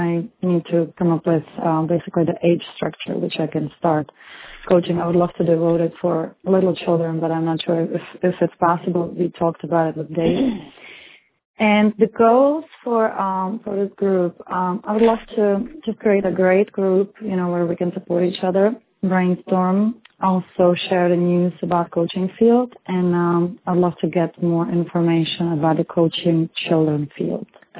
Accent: Czechia; now in Washington, United States; I'm originally from Czech Republic. Now I live in D.C. for the past 9 years.

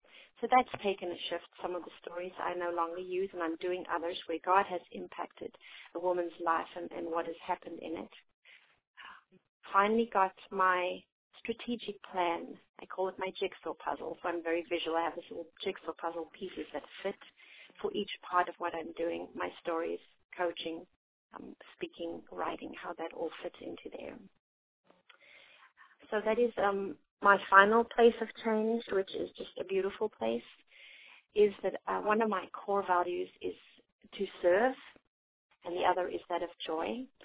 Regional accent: South Africa; also born or lived in Florida Keys; now in Savannah, United States; I'm originally from South Africa, been in the United States for 17 years, most which was spent in the Florida Keys, living in Savannah right now.

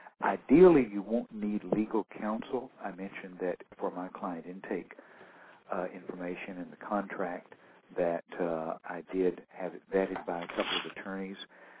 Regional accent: Frisco, Texas, United States; Welcome. I'm from Frisco.

